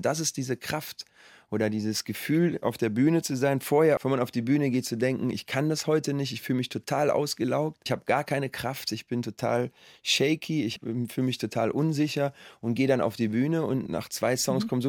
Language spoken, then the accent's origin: German; Cologne, North Rhine-Westphalia, Germany; Aber Köln ist definitiv meine Heimat. Wenn ich über die Severinsbrücke komme, dann atme ich tief durch und denke, jetzt bin ich zu Hause.